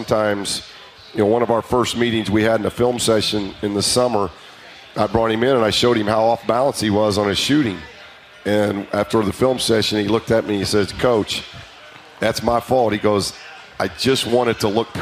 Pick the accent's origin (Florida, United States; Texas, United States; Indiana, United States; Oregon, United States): Indiana, United States; growing up in Indiana, we, you know, I thought that meant we were going to Louisville for a game.